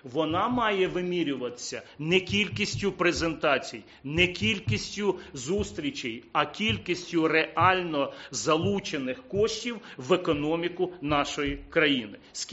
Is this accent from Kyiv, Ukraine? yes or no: no; Kamianets-Podilskyi, Khmelnytskyi Oblast, Ukraine; Моє рідне місто Кам'янець-Подільський